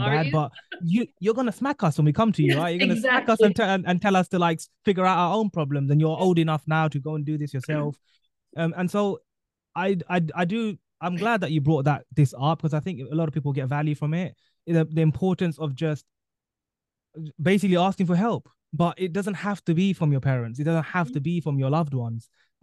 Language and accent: English; London, United Kingdom; And I was born and raised here in London in the UK.